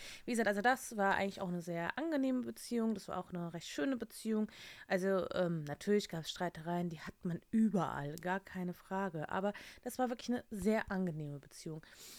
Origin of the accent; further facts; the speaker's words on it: Lower Saxony, Germany; Wenn die Leute dann mitkriegen, ne, ich bin aus Niedersachsen